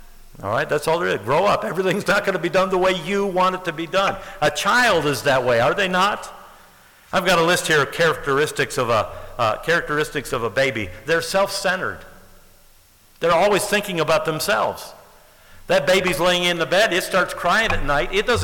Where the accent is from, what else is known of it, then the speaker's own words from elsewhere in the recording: Livonia, Michigan, United States; I grew up in Dearborn Heights. I grew up in Livonia.